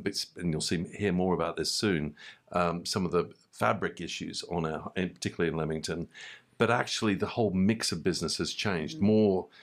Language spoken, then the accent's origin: English; Gold Coast, Queensland, Australia; because I grew up on the Gold Coast in Queensland.